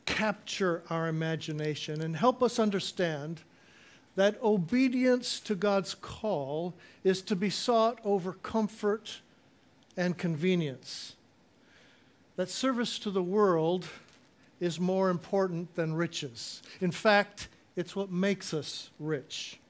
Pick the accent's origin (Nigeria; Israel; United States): Israel; Now, growing up in Israel, my parents used to tell us Bible stories at bedtime.